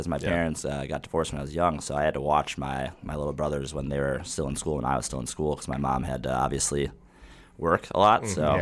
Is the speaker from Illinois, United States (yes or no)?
yes; Streamwood, Illinois, United States; also born or lived in Cicero; Cicero, so suburbs, kind of. My family moved out to Streamwood when I was pretty young, though, so northwest suburbs.